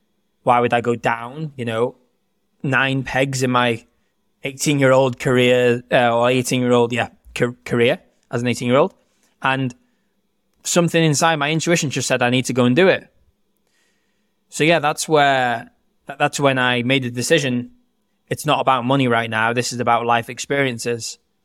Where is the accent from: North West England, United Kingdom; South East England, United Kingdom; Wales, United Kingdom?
Wales, United Kingdom; So I grew up in North Wales. I'm from a small town, about 10,000 people. I'm fluent in Welsh and pretty good in English.